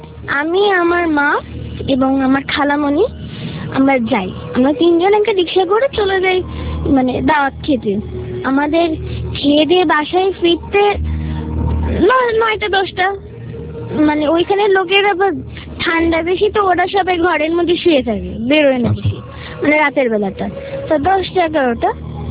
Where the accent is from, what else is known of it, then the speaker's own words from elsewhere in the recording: Khulna, Khulna Division, Bangladesh; আমি খুলনা বসুপাড়া থেকে এসেছি, আমি ইসলামাবাদ স্কুলের একজন ছাত্রী।